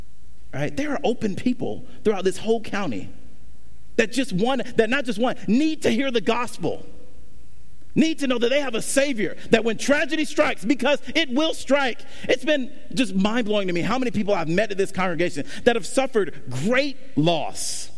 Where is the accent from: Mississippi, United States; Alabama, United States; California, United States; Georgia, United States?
Georgia, United States; Stone Mountain; That I'm this boy from Stone Mountain, Georgia.